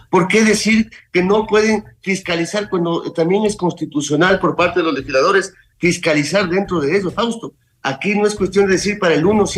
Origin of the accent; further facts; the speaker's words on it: Ecuador; todas las desgracias que hemos tenido como ecuatorianos